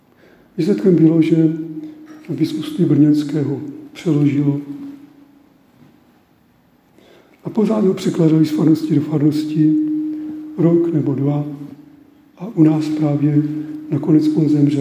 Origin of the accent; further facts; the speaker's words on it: Uherčice, South Moravian Region, Czechia; tady já jsem z Uherčic, a u nás byl kněz tehdy